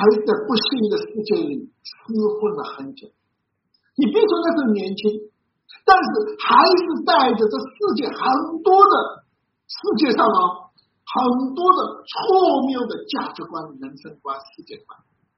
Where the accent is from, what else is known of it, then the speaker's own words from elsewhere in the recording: Shenjiamen, Zhejiang, China; 我记得我自己的老家啊，是在中山群岛的沈家门。啊，我从小差不多在这一带长大。